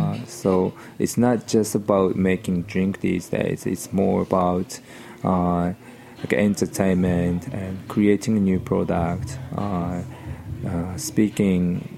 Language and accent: English; Japan; English is a second language; now in New York, United States; I grew up in Japan. I spend time here in New York and outside of Japan these days. But yeah, I grew up in Japan.